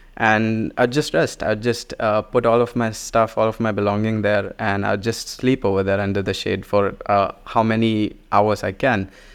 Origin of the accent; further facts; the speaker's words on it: India; growing up in India